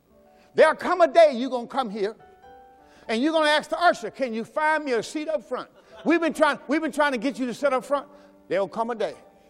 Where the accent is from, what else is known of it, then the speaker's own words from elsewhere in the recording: Mississippi, United States; See, I came from Mississippi, and one of the songs we had to sing is